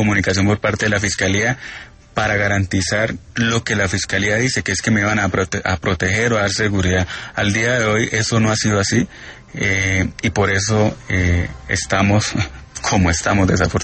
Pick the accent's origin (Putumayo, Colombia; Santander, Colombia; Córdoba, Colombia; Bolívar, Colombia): Santander, Colombia; A pesar de que soy santandereano y que teníamos un candidato santandereano